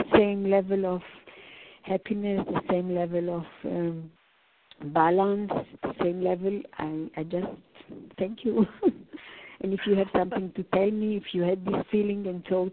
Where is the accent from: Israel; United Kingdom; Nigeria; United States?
Israel; Jerusalem, Jerusalem District; English is a second language; from Jerusalem.